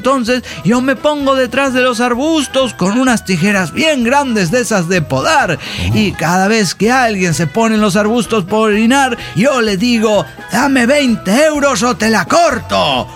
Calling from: Mexico City, Mexico; de la Ciudad de México.

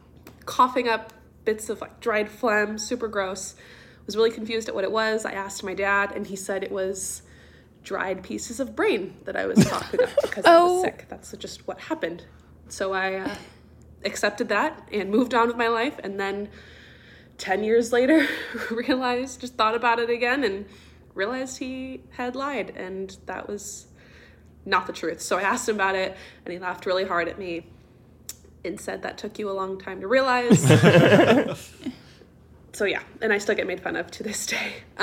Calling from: California, United States; from Orange County.

